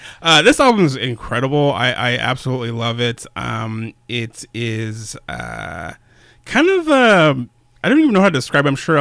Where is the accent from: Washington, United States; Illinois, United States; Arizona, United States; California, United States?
Arizona, United States; Tucson; I'm from Arizona, so I still haven't gotten fully used to it.